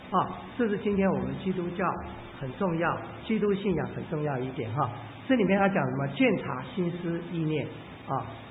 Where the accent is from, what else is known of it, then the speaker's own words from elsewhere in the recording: Hubei, China; 我是湖北人嘛哈，我老家是湖北，我后来还回去寻根了啊